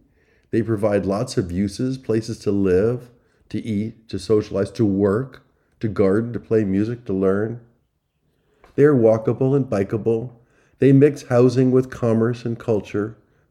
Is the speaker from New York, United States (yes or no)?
yes; New York, United States; Hey, I grew up on Long Island and know my Levittowns and their developments of cookie-cutter homes.